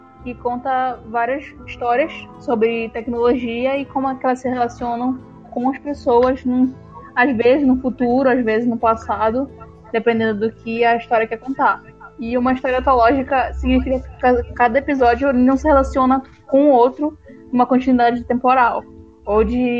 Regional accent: Belém, Pará, Brazil; Eu sou aqui de Belém, do Pará.

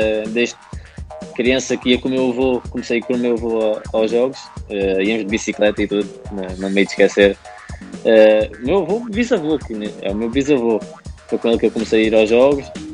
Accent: Olhão, Algarve, Portugal; Como eu cresci no bairro, em Olhão

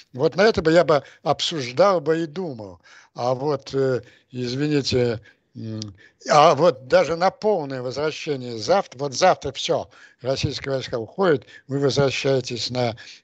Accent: Ukraine; Вот я как украинец

